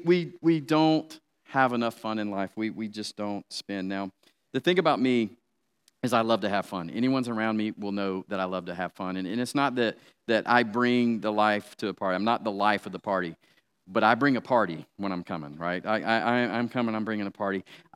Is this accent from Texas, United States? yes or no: no; Atlanta, Georgia, United States; If you don't know, I'm from Atlanta, and it was going to pain me to watch the Saints play the Super Bowl in our home stadium.